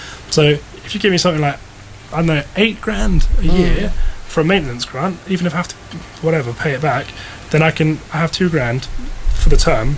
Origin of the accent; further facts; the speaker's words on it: South East England, United Kingdom; we're here for one day, we're from the Isle of Wight, let's find a property